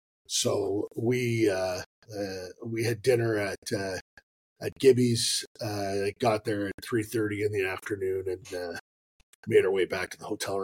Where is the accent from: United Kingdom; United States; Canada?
Canada; Peterborough, Ontario; born there; I was born in Peterborough, Ontario. I know. In 1968.